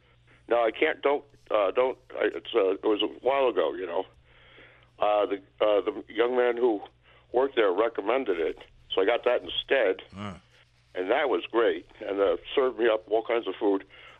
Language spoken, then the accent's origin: English; Albany, New York, United States; born there; now in Colonie, United States; I was born in Albany.